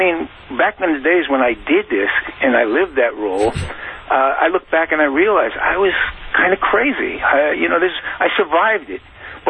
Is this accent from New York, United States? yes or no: yes; New York City, New York, United States; I did. I grew up in the South Bronx in a neighborhood that started out as Italian, Jewish, Irish.